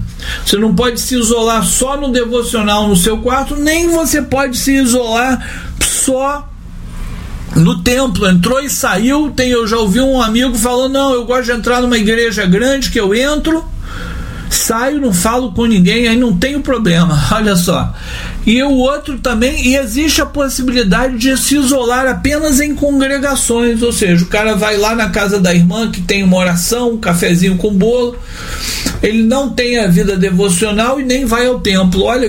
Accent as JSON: {"language": "Portuguese", "region": "Rio de Janeiro", "country": "Brazil", "said": "Eu que sou de Copacabana, quando eu morava no Rio"}